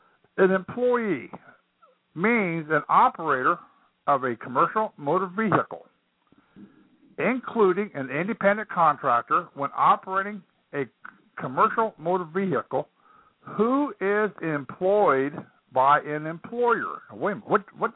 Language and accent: English; Ohio, United States; moved away as an adult; also born or lived in Florida; Well, I was born and raised in Ohio. I went into the military, got out, and we left Ohio, went down to Florida, moved down to Florida. We were down there from 1980 till 2005.